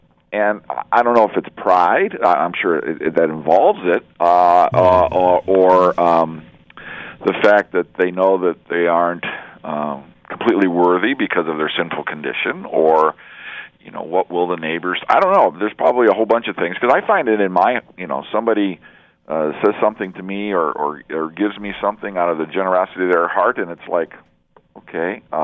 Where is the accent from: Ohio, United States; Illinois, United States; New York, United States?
Ohio, United States; Cleveland; And I'm from Cleveland. Hello, Cleveland area people.